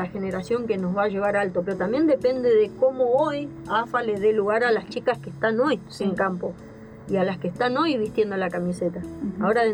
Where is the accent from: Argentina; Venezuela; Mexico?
Argentina; Corrientes; mi sueño era, como buena correntina, que somos re patriota, mi sueño era cantar el himno fuera del país.